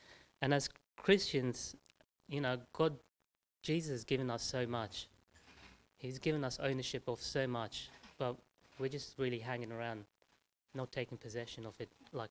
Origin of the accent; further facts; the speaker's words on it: India; when I grew up in India, like, you could own a piece of land